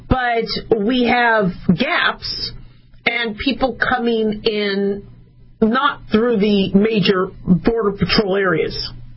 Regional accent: United States; I mean, I'm an American. I love this country.

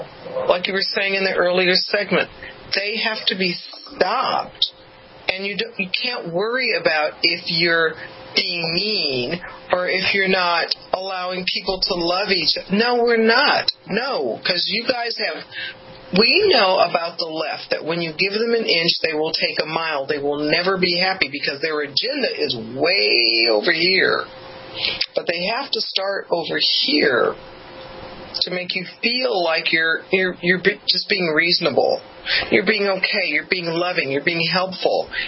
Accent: California, United States; I'm Californian, so I'm trying to eat vegan.

